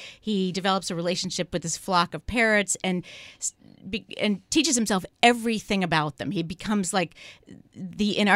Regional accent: San Francisco, California, United States; although I'm from San Francisco, I can't believe I never saw it

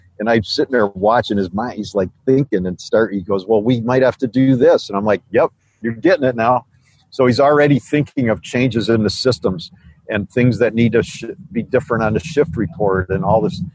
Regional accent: Chicago, Illinois, United States; I mean, I grew up in Chicago, man.

